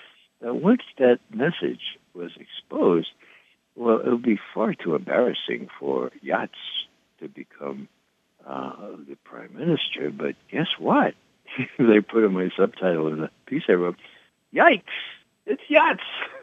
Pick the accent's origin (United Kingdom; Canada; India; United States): United States; Bronx, New York; I'm from the Bronx, so you have to pardon the analogy.